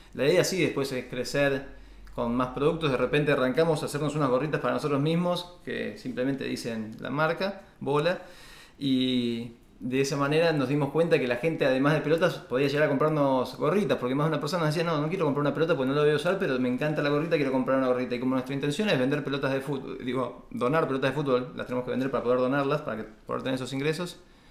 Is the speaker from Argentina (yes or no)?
yes; Argentina; que es porque somos argentinos, nos encanta nuestro país y no nos vamos a ir nunca de acá